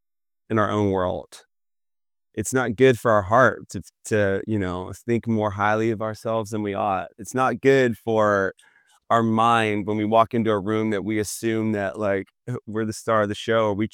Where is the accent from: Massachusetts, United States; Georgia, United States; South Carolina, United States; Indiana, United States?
Georgia, United States; Atlanta; Like, I grew up in Atlanta, Georgia, a suburb of the city.